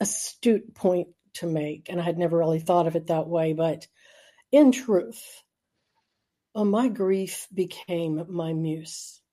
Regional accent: the South, United States; I'm from the South.

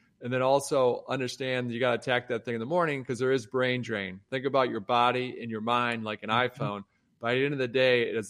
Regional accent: Detroit, Michigan, United States; Growing up in Detroit, working at Cadillac, just going into meetings, you're an intern.

